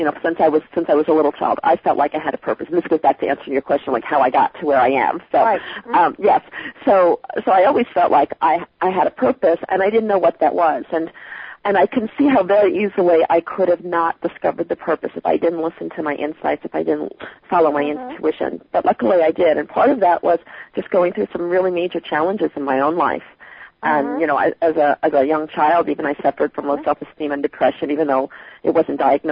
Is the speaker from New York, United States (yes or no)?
yes; New York, United States; now in Utah, United States; I am actually from New York. I just live in Utah now and love it.